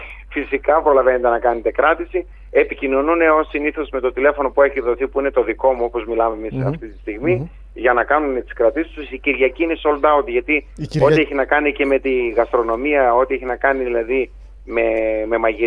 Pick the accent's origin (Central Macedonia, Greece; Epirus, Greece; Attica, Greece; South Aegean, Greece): Central Macedonia, Greece; Thessaloniki; moved away as an adult; η καταγωγή μου είναι από τη Θεσσαλονίκη, ήρθα για σπουδές εδώ και έμεινα εδώ και 12 χρόνια.